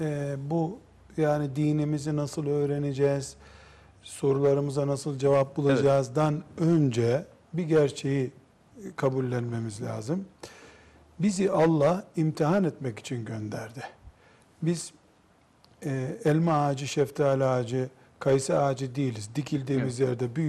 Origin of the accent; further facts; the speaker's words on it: Of, Trabzon, Turkey; born there; now in Istanbul, Turkey; Trabzon of doğumluyum. İstanbul'da ikamet ediyorum.